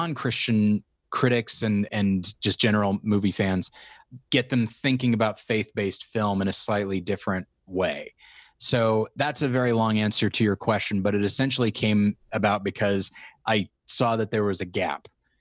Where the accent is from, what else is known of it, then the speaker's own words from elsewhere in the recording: Taft, California, United States; also born or lived in Ventura, California / Colorado / Missouri; I'm originally from Taft, California, which is outside of Bakersfield.